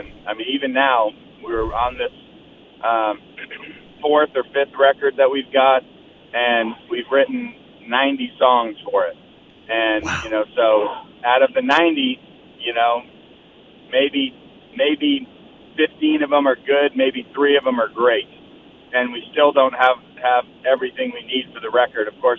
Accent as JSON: {"language": "English", "region": "Maine", "country": "United States", "tie": "born or raised there", "said": "John, who I grew up with in Maine"}